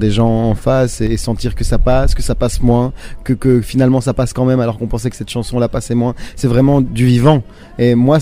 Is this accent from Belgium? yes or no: yes; Brussels, Brussels-Capital Region, Belgium; Moi, je viens de Bruxelles, donc plutôt